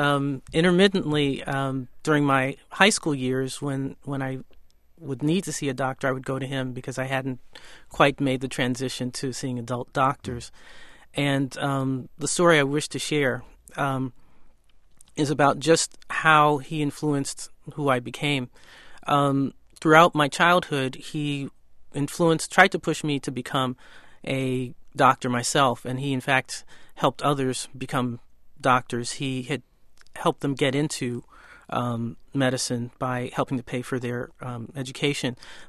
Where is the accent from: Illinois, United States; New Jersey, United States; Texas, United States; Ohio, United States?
Illinois, United States; Chicago; I grew up in Chicago in the 1960s and 70s